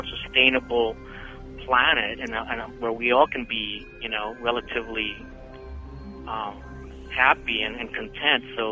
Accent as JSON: {"language": "English", "country": "Costa Rica", "said": "Well, I am from Costa Rica, from the land of Pura Vida."}